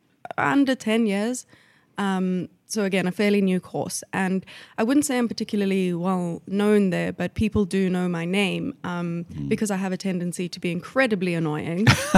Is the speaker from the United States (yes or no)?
no; Johannesburg, Gauteng, South Africa; I am from Johannesburg, South Africa.